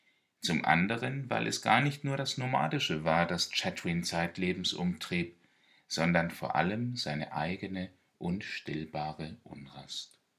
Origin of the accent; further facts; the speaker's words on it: Klein-Jasedow, Mecklenburg-Vorpommern, Germany; zwischen meinem Heimatort Klein-Jasedow in Ostvorpommern und dem Wohnort meiner Liebsten in Ostbrandenburg